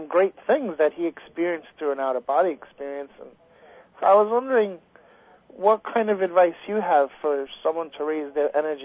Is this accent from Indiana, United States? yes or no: no; Bellmore, New York, United States; I grew up in Belmore.